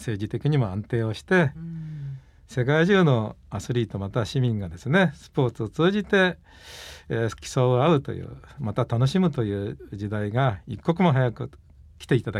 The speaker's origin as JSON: {"language": "Japanese", "town": "Yaizu", "region": "Shizuoka", "country": "Japan", "tie": "born or raised there", "said": "のね、はい、田舎の方で育ちましたけどもね"}